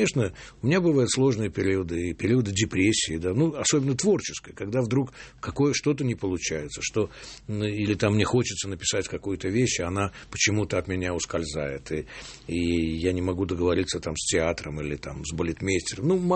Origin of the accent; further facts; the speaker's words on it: Tashkent, Uzbekistan; now in Moscow, Russia; я-то не москвич, я из Ташкента, но я тоже себя здесь чувствую вполне дома.